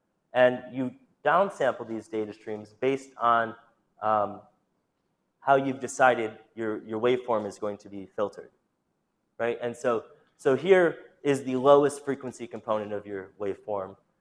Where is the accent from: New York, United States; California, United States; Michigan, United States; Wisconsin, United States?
California, United States; Los Angeles; Well, I'm from Los Angeles. That's why I included the gracias.